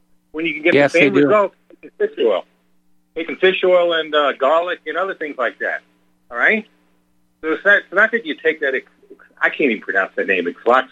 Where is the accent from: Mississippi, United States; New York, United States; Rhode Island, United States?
New York, United States; New York City; now in North Carolina, United States; I was born in New York City, okay? Born and raised in New York City. I went to a very integrated school.